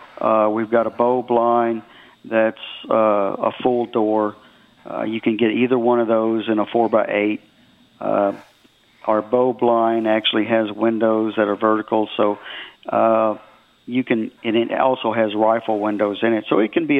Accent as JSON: {"language": "English", "town": "Conroe", "region": "Texas", "country": "United States", "tie": "born or raised there", "said": "I grew up in Conroe, so it's a little bit, you know, it's a little bit different."}